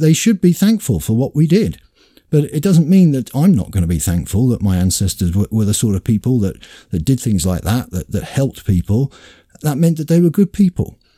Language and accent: English; United Kingdom; but of course I would say that because I'm British